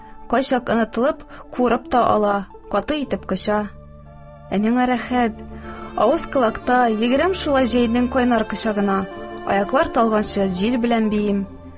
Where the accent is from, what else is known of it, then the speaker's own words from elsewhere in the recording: Zur Chynly, Tatarstan, Russia; минем туган ягым Чүпрәле районы Зур Чынлы авылы.